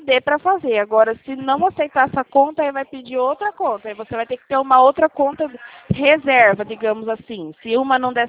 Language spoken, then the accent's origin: Portuguese; São Paulo, Brazil; eu sou de São Paulo.